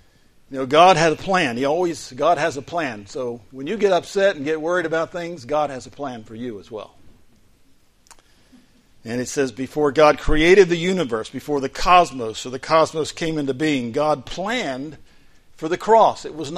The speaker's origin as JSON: {"language": "English", "region": "Florida", "country": "United States", "said": "You know, I came from Florida and spent about half my life down there and half of my life up here."}